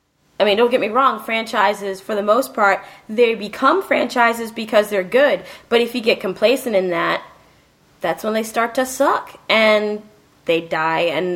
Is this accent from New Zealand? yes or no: no; East Coast, United States; Oh, I don't eat no Peter Pan. Come on, I grew up on the East Coast.